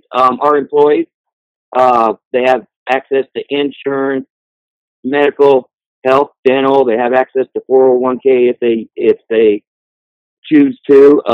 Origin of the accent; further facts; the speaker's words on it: California, United States; moved away as an adult; Well, actually, I moved out here from California, and I used to do ceramic tile, and there wasn't a big call for it in this area